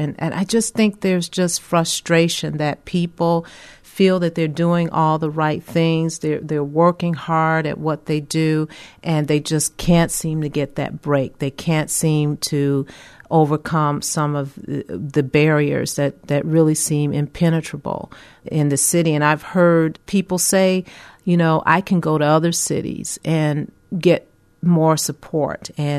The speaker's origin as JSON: {"language": "English", "town": "Chicago", "region": "Illinois", "country": "United States", "tie": "born or raised there", "said": "Not even Chicago made the list, my hometown, which was a shocker too."}